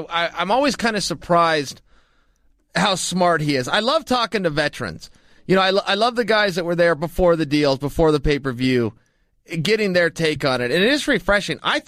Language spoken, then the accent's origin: English; Portland, Oregon, United States; We're the same age. He's from the Seattle area. I'm from the Portland area.